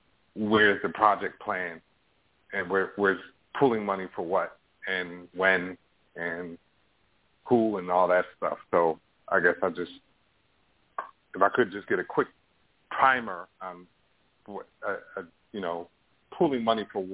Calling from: Toronto, Ontario, Canada; Right now, I'm calling from Toronto.

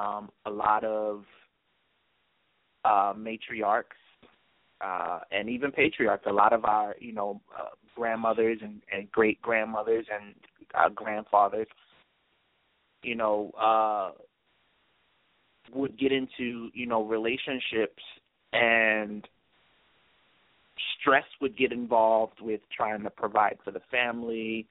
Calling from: Brooklyn, New York, United States; Calling from Brooklyn, New York.

